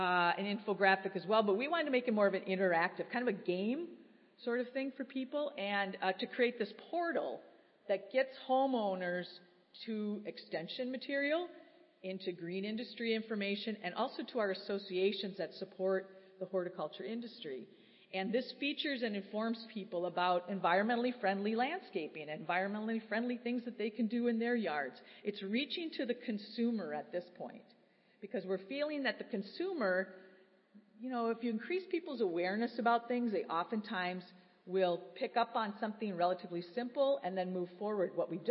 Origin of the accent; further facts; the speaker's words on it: Minnesota, United States; I'm from Minnesota, so yeah.